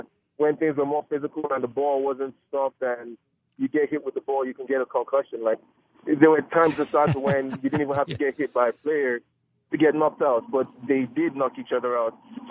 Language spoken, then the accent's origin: English; Nigeria; I'm Nigerian.